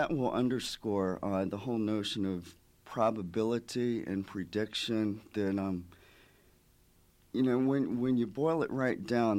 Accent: North Carolina, United States; also born or lived in Florida; Yeah, I'm from North Carolina. So I grew up there, born and raised in North Carolina.

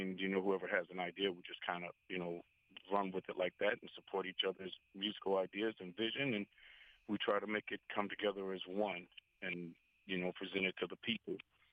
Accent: Racine, Wisconsin, United States; I grew up in Racine, Wisconsin, 1102 Mound Avenue. It's where I was living at.

